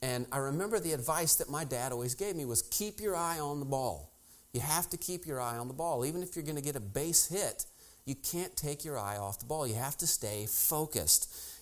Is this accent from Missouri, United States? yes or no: yes; Missouri, United States; Now, when I was a kid, I grew up in Missouri, and my dad was a huge sports fan.